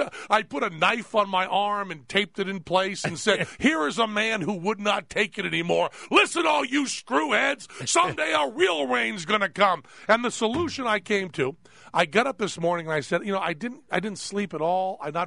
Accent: Massachusetts, United States; I'm from New England. It's time to get very honest. I'm going to kind of open up my heart, bare my soul, so it should be very funny. I'm from a little town in Massachusetts. My mom and dad were teetotalers.

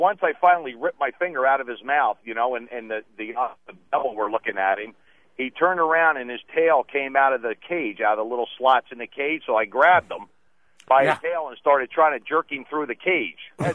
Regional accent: New Jersey, United States; I grew up right outside of Atlantic City

